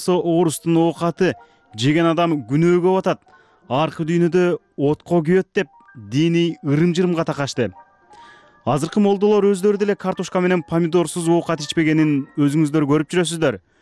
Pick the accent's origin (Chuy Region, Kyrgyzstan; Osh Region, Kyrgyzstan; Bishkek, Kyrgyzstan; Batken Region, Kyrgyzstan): Osh Region, Kyrgyzstan; Kara-Kochkor; Өзгөн районун кыдырганыма 3 күн болгондо өзүмдүн туулуп өскөн кыштагым Кара Кочкорго жөнөдүм.